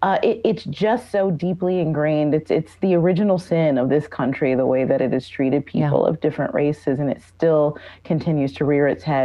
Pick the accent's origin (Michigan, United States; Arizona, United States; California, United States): Michigan, United States; Detroit; in places like Atlanta and Detroit, my hometown, and Milwaukee from being counted.